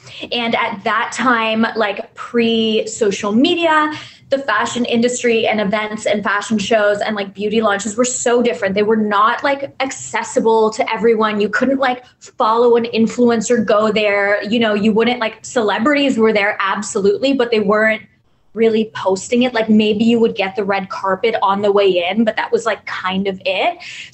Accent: Canada; now in New York, United States; I'm Canadian, so this is like a little bit of like logistics, but you can't just like be a Canadian that like lives in New York and has a business.

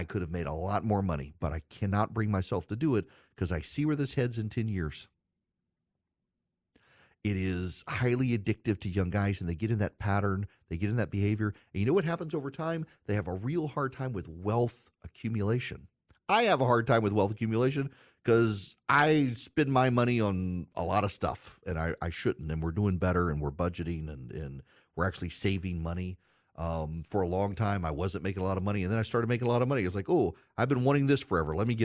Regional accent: Louisiana, United States; including my home state of Louisiana

